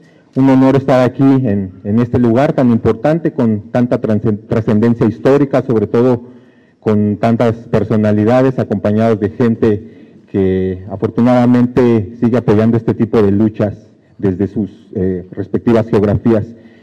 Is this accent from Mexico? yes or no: yes; Mexico; Ustedes lo saben, nosotros como mexicanos perdimos casi la mitad de nuestro territorio